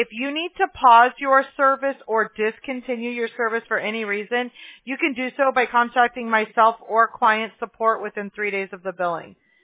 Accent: California, United States; also born or lived in Mobile, Alabama; I've been in California since I was 5 years old. But I was born in Mobile, Alabama, and I've gone back quite a few times, so.

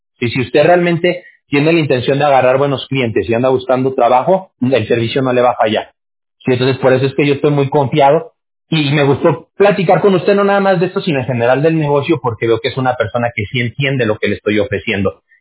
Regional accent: Mexico; Yo soy de México, mexicano yo soy.

